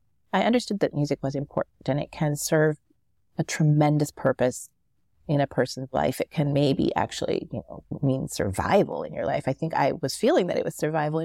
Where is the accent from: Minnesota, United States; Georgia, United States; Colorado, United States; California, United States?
California, United States; San Francisco; I grew up in San Francisco.